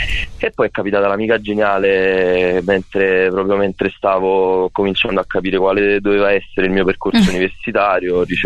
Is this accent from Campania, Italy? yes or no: yes; Naples, Campania, Italy; Io sono nato a Napoli, nato, cresciuto e pasciuto.